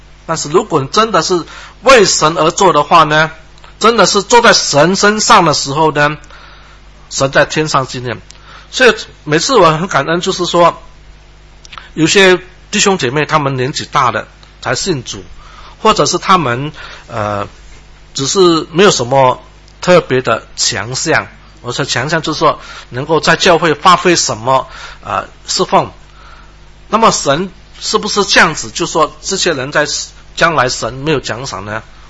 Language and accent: Chinese; China; 我们中国人就是一个没有什么文化没有受教育的一些老人家